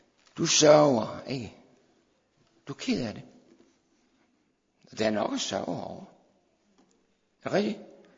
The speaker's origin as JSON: {"language": "Danish", "town": "Herning", "region": "Central Denmark Region", "country": "Denmark", "tie": "born or raised there", "said": "Så jeg kom så levende med tilbage hjem til mit barndomshjem i Herning."}